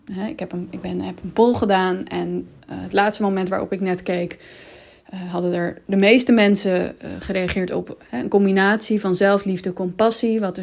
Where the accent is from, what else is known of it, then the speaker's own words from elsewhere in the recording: Amsterdam, North Holland, Netherlands; en ik kom uit Amsterdam.